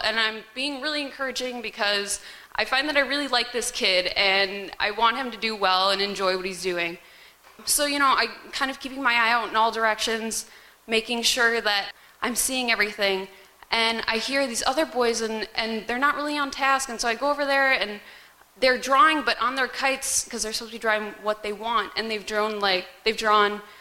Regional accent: Madison, Wisconsin, United States; Okay, so I'm originally from Madison

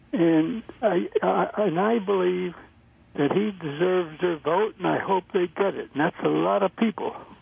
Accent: Peacham, Vermont, United States; Yes, I'm from Peachum, Vermont, and I'm a retired Air Force Colonel fighter pilot.

